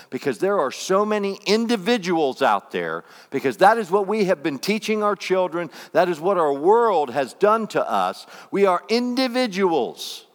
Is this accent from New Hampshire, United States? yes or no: no; Pennsylvania, United States; I'm from Pennsylvania. I know you guys. Your sheds are full of them.